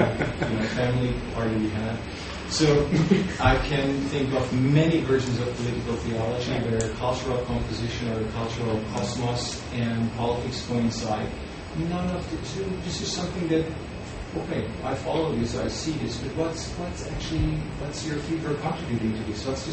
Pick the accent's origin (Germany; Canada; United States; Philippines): Germany; English is a second language; When I was a little child and growing up in Germany, I remember